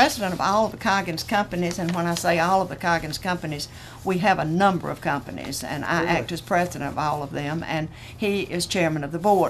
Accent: Elberton, Georgia, United States; I was born and raised here in Elberton.

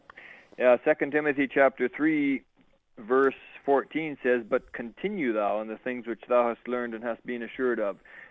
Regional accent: Canada; I'm from Canada. Yep, that's right.

